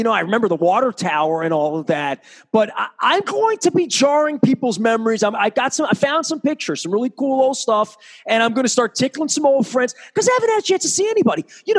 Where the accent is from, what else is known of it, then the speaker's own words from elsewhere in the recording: Dundalk, Maryland, United States; we talked about growing up in Dundalk and my parents and, you know, how special my parents were.